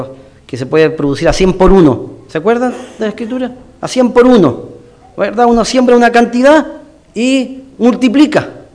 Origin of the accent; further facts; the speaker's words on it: Osorno, Los Lagos, Chile; born there; also born or lived in Temuco / Valdivia; Yo nací en Osorno, viví, estudié en Temuco y viví en Valdivia.